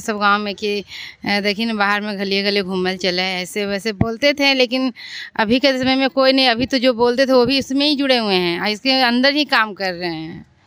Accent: Pisaur, Bihar, India; मैं पिसौर गांव की रहने वाली हूँ

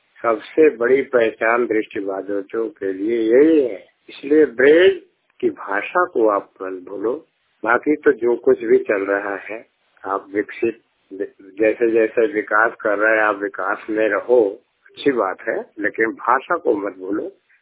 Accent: Azamgarh, Uttar Pradesh, India; now in Delhi, India; और प्रॉपर आजमगढ़ का रहने वाला हूँ। यहाँ पर मैं दिल्ली में रह रहा हूँ।

